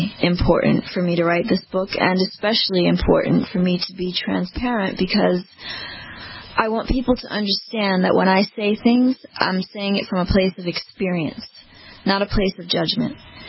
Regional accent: Beverly Hills, California, United States; I grew up in Beverly Hills, you know, a rich girl.

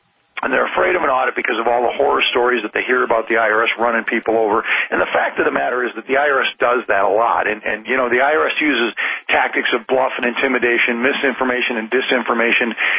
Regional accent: United States; And it's a perfectly natural expression, because we are American citizens.

